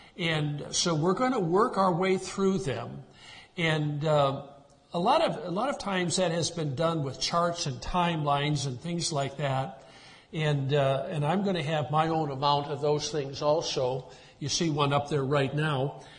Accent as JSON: {"language": "English", "region": "Midwest", "country": "United States", "lives_now": "Montana, United States", "said": "When we moved out here to Montana, one of the things that I look forward to, being a Midwesterner, was to hunt in the mountains."}